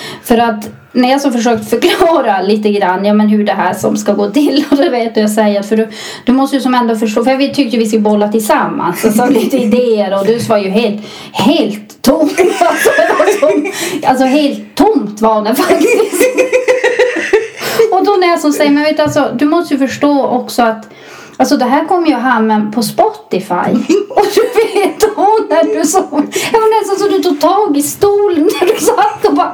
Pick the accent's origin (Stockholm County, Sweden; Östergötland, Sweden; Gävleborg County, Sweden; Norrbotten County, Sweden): Norrbotten County, Sweden; Arjeplog; Både du och jag, vi är ju födda och uppvuxna i Arjeplog.